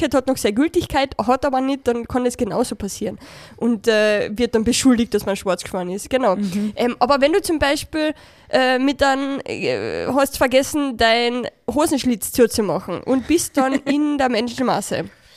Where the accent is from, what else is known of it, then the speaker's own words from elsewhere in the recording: Carinthia, Austria; wie man weiß als Kärntner